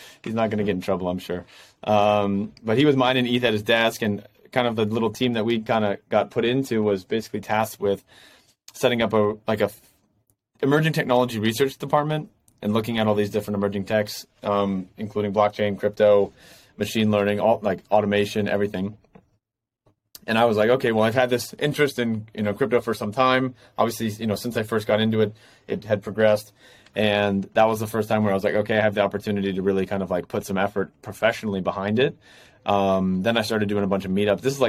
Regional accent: United States; also born or lived in Madrid, Spain; now in Hong Kong; So I'm from the States originally. I've been in Asia. I'm based in Hong Kong currently. Been in Asia for about 7-8 years now.

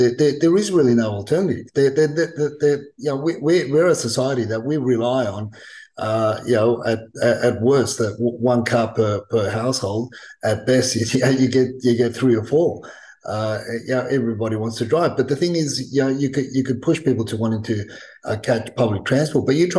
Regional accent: Sydney, New South Wales, Australia; Growing up in Sydney, looking at what they're doing

